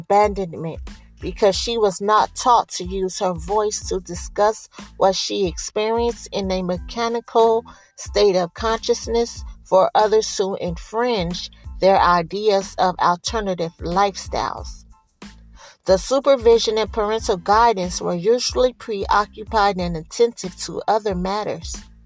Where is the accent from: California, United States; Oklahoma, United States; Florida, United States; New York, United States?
California, United States; Oakland; And it's my personal journey growing up in Oakland, as you all may know.